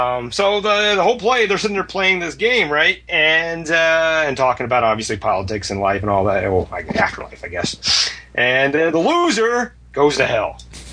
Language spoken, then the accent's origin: English; Columbus, Ohio, United States; found out there's a new play that's debuting in my hometown of Columbus, Ohio.